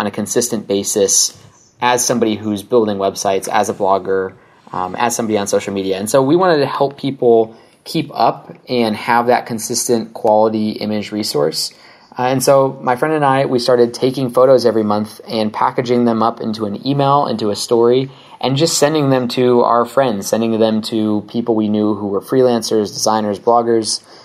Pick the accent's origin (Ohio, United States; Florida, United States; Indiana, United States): Ohio, United States; So it's funny because I'm from Ohio, and my parents definitely never did anything web related.